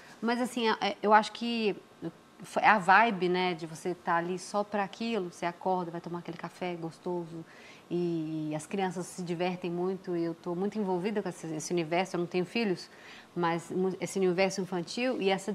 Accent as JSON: {"language": "Portuguese", "region": "Minas Gerais", "country": "Brazil", "moved": "yes", "lives_now": "São Paulo, Brazil", "said": "porque eu sou mineira, eu vim, fui para São Paulo cedo, né, em busca do trabalho, carreira e tal."}